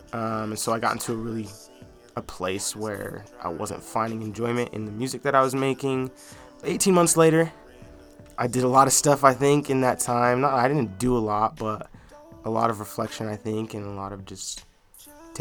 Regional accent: Utah, United States; I was raised in Utah my whole life.

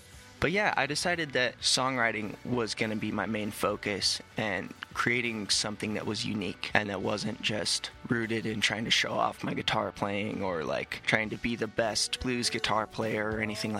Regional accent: Salt Lake City, Utah, United States; I'm a musician from Salt Lake City.

